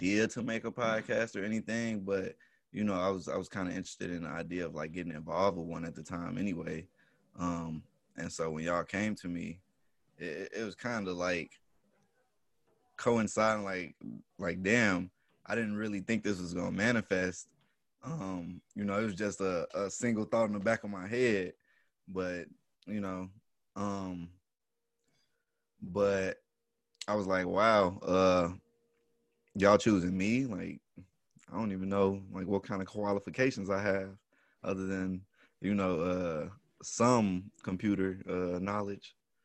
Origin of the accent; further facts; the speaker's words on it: Memphis, Tennessee, United States; Well, I am from Memphis. I am 23 years old, a film major at University of Missouri still.